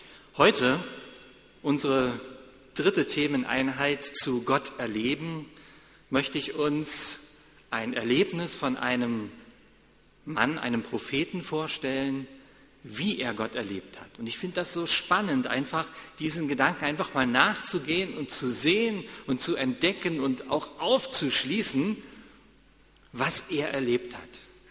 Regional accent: East Germany, Germany; ich bin in Ostdeutschland groß geworden und bin in Friedensau dort zur Predigerausbildung gewesen.

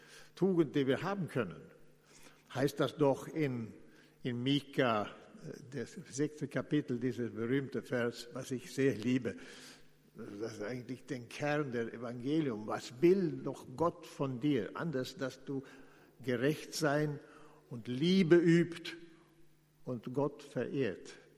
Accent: Lucerne, Switzerland; als ich zu meiner Heimatstadt in Luzern fahre

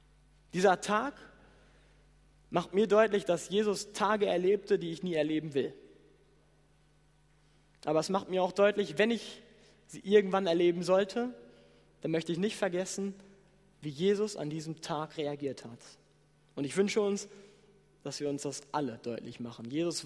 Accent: Germany; Wir können schnell als Deutsche jammern und klagen.

